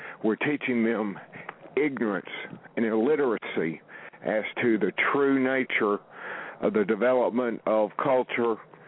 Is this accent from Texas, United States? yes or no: yes; Kroll, Texas, United States; I'm from Kroll, Texas.